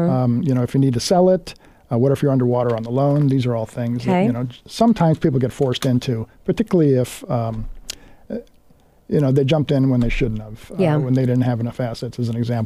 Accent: California, United States; I'm originally from California, so this was a bit of a surprise to me.

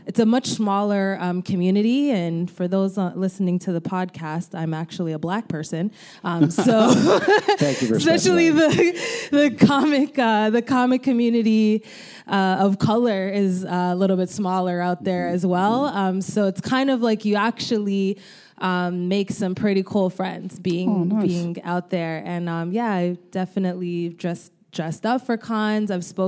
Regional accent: Toronto, Ontario, Canada; Yeah, I grew up in Toronto, Canada, Canadian.

